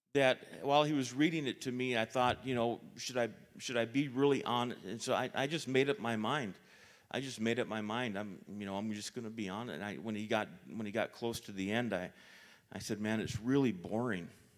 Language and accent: English; Duluth, Minnesota, United States; Yesterday, I went to Duluth, my hometown, to see my parents and my sisters